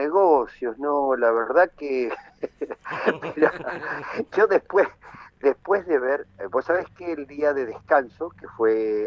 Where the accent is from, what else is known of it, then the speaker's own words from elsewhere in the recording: Argentina; no encuadraba dentro de lo que somos los argentinos